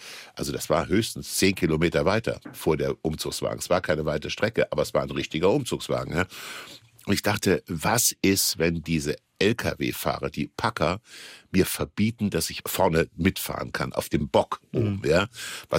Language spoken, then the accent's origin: German; Kassel, Hesse, Germany; also born or lived in Düsseldorf / Hamburg / Berlin / Munich; Ich habe kein regionales Zuhause. Ich bin in Kassel zwar groß geworden, aber mir ganz früh klar ist, aus Nordhessen, so gerne ich in Nordhessen bin, aber ich wollte da weg und ich wollte in eine Großstadt.